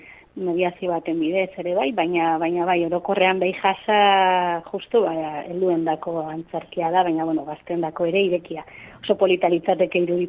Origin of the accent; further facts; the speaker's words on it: Tafalla, Navarre, Spain; ni berez jatorriz Tafallakoa naiz Tarrabian bizi naiz